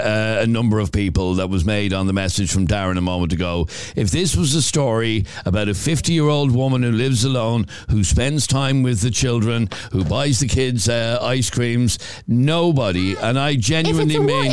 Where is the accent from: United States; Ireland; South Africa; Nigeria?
Ireland; I'm from Talla, and it pains me to say that Talla is no longer safe at all. Ireland is no longer safe at all.